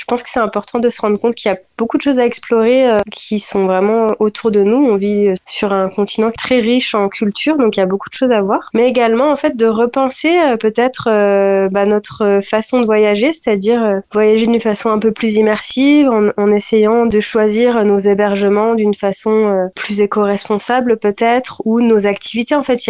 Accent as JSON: {"language": "French", "region": "Grand Est", "country": "France", "tie": "born or raised there", "said": "je suis née et j'ai grandi dans les Vosges, donc dans un territoire où il y a beaucoup, beaucoup de nature"}